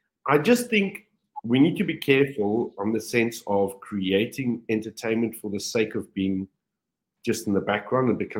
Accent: South Africa; now in Dubai, United Arab Emirates; When I got to Dubai, I came from I'm from South Africa.

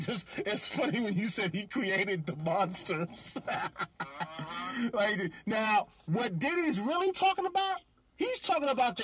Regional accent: New York, United States; I'm from New York, you from Chicago.

